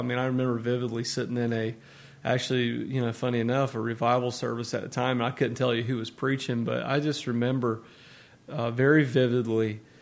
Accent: Harkers Island, North Carolina, United States; Now, I grew up, I tell people I grew up in Harkers Island because when I say Straits, most people are unfamiliar with that, especially in the area.

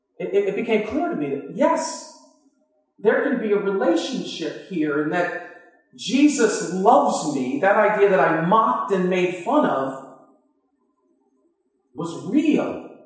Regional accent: Massachusetts, United States; You know, I was raised in Massachusetts to be a rugged individual, a faithful Democrat. Go to the Catholic Church once a month.

